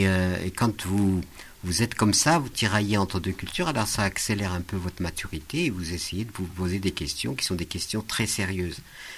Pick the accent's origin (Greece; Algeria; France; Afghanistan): Algeria; Je vivais à Paris, donc vous avez expliqué que je venais de l'Algérie, du désert même. Je suis un enfant du désert, mes ancêtres étaient des nomades et sédentarisés.